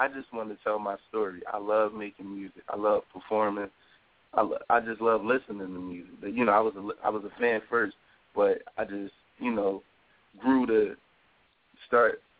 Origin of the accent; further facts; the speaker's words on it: Philadelphia, Pennsylvania, United States; And I'm from Philadelphia. I'm from, you know, from the East Coast.